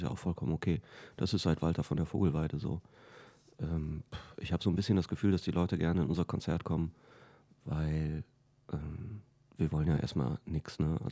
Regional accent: Cologne, North Rhine-Westphalia, Germany; Nö, ich komme aus Ehrenfeld

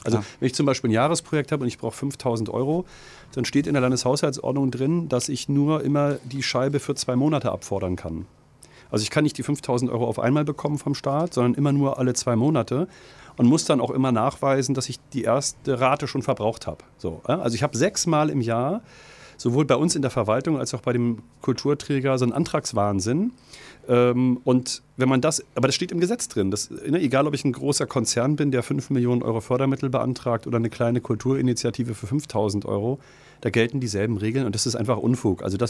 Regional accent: Rostock, Mecklenburg-Vorpommern, Germany; Ich finde, das muss man als Rostocker auch mal akzeptieren

